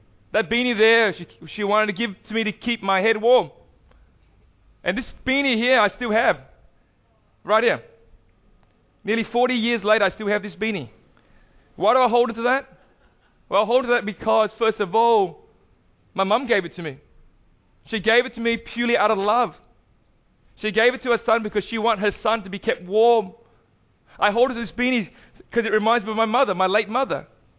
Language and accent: English; Vietnam; moved away; We were refugees. Most of you would know that I'm from Vietnam. We were refugees and we came here